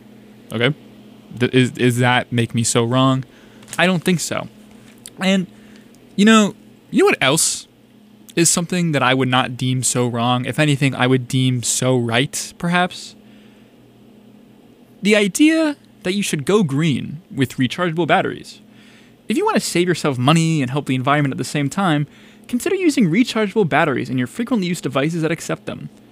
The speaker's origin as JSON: {"language": "English", "region": "North Carolina", "country": "United States", "said": "Shout out Blue Ridge Mountains, hometown. I'm not from Asheville, but I'm from the Blue Ridge region."}